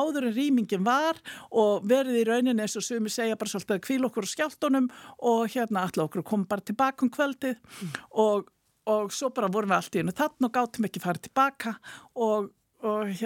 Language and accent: Icelandic; Northeastern Region, Iceland; also born or lived in Akureyri; now in Reykjavík, Iceland; ég sem stað norðan og hafði búið ólst upp í Þingeyjarsýslu á Sveitabæ í Fnjóskadal og var kúabóndi í mínu fyrra lífi áðun ég var sálfræðingur í 15 ári aðaldal, það var dásanlegt að búa þar líka og búið á Akureyri og hérna síðan flutti ég til Reykjavíkur